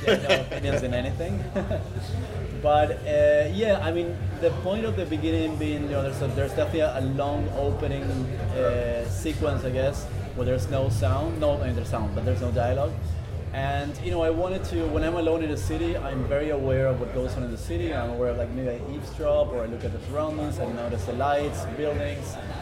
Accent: Buenos Aires, Argentina; now in New York, United States; I'm from Buenos Aires and I live in New York, so I know those cities pretty well.

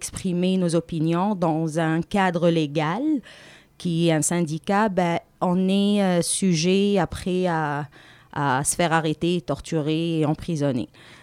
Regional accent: Tunisia; parce que moi, je viens de la Tunisie.

